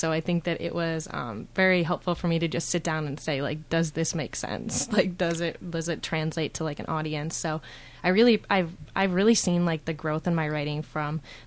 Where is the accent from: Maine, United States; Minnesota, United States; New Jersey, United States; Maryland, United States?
Minnesota, United States; St. Paul; I'm a junior at St. Olaf, and I'm a chemistry major. I'm from St. Paul, Minnesota.